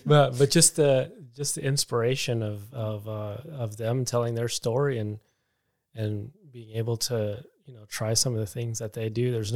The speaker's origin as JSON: {"language": "English", "country": "Philippines", "said": "I'm Filipino, so it was naturally interesting to watch"}